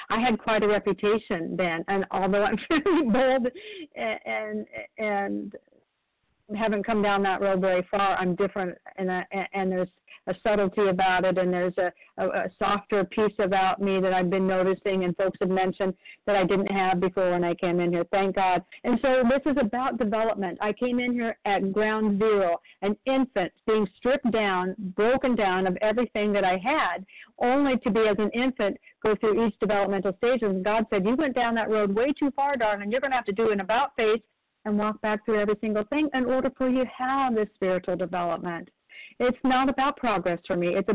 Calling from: Oregon, United States

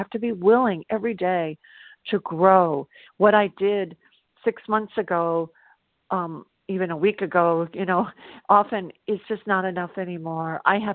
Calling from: South Carolina, United States; I'm calling from South Carolina

